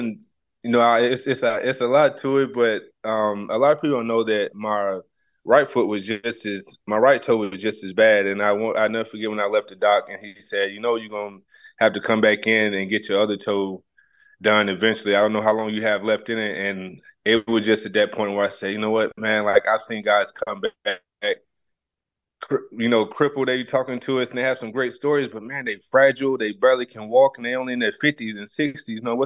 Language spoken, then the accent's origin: English; Tennessee, United States; growing up in Tennessee, you know, I grew up earlier on.